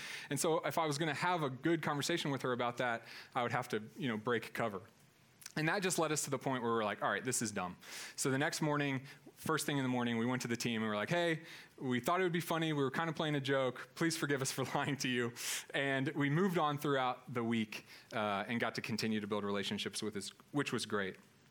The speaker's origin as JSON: {"language": "English", "region": "Kentucky", "country": "United States", "tie": "born or raised there", "said": "I grew up in Kentucky in a small town, kind of horse country. So lots of rolling hills and horse farms."}